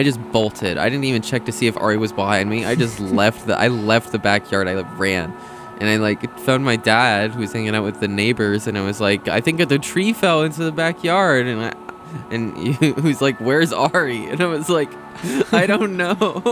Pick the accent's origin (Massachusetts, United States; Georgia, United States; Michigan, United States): Massachusetts, United States; Boston; growing up in the Boston area, snow is, like, something that we experienced a bunch